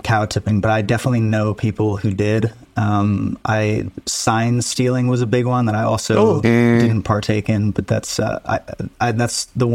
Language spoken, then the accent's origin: English; Pennsylvania, United States; So that's in that's in my home state of Pennsylvania.